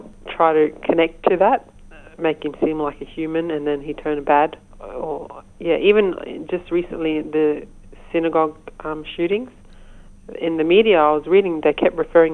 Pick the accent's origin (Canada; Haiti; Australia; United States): Australia; I said, I'm from here. I'm an Aboriginal Afghan woman.